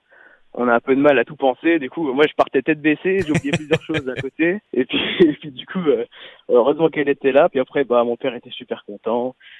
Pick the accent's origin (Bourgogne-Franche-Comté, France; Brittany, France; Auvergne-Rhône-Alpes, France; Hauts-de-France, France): Bourgogne-Franche-Comté, France; Beaune; je vais ajouter ma région, vu que je suis originaire de Beaune à la base.